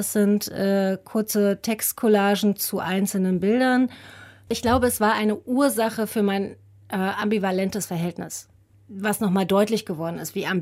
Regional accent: Rostock, Mecklenburg-Vorpommern, Germany; Ich bin in den 90er Jahren, war ich Teenager, bin in Großklein groß geworden und in Lichtenhagen.

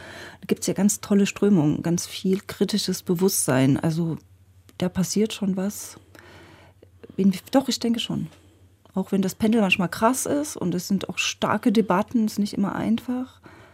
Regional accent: eastern Germany, Germany; ich komme ja selber auch aus dem Osten

